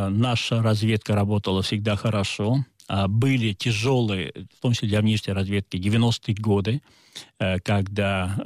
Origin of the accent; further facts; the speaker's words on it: Saint Petersburg, Russia; особенно в моем родном городе и для нее родном Петербурге.